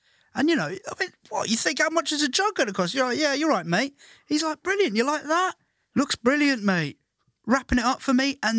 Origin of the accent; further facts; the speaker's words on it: Ireland; growing up in Ireland